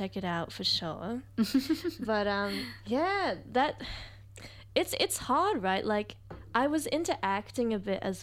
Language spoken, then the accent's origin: English; United States; Because I grew up in America.